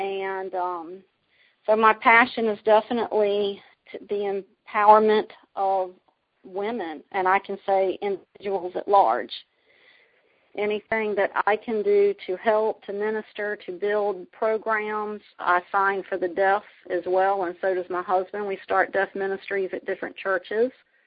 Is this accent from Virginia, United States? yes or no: yes; Suffolk, Virginia, United States; Well, again … I'm from Suffolk, Virginia.